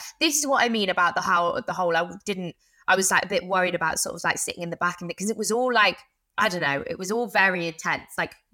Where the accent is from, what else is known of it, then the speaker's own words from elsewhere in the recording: Cheltenham, South West England, United Kingdom; I'm from Cheltenham, if anyone didn't know, and they've got very big race meets.